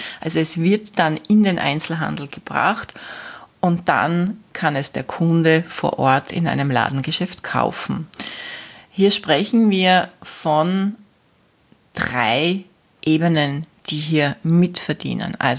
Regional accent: Austria; Das Gleiche finden wir auch beim Militär oder beim Bundesheer, wie man bei uns in Österreich sagt, in Deutschland sagt man, glaube ich, Bundeswehr.

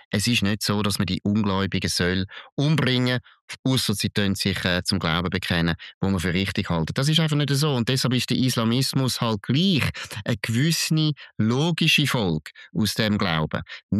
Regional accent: Switzerland; Aber hier in der Schweiz sind wir Schweizer

